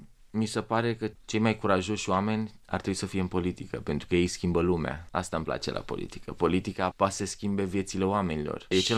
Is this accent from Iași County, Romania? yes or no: no; Brăila, Brăila County, Romania; Când ești mic, dintr-un oraș mic, cum eram eu din Brăila, tot ce îți dorești este să reușești în viață.